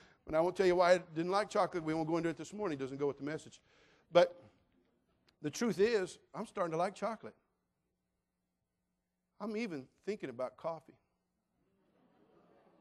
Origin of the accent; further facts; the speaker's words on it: California, United States; I'm native Californian, born and raised in California. I was born fast, I live fast, I talk fast, I do everything fast.